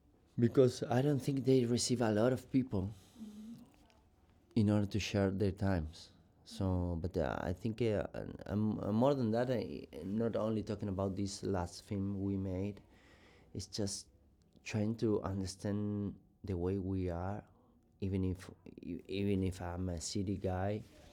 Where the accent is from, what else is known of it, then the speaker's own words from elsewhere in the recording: Argentina; English is a second language; I am from South America, you know, I live in Argentina.